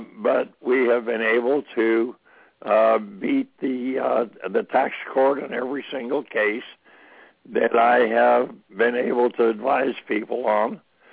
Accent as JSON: {"language": "English", "region": "Montana", "country": "United States", "tie": "born or raised there", "said": "when I was still back in my home state of Montana."}